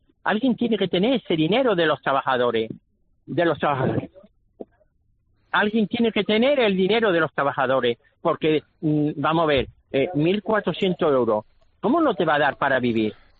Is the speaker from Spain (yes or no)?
yes; Spain; moved away as an adult; now in Canary Islands, Spain; no soy un inmigrante porque por eso soy español, pero es evidente que yo no nací en las Islas Canarias. Pero cuando llegué aquí, yo llegué en el año 78